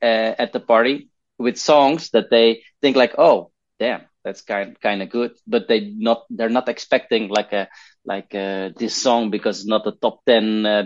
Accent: Belgium; now in Valencia, Spain; I'm currently situated in Valencia in Spain, but I'm originally from Belgium.

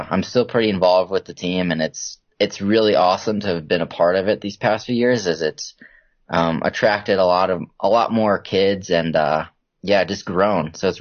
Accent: Minnesota, United States; So I grew up in Minnesota, and it's really cold there, like the majority of the year.

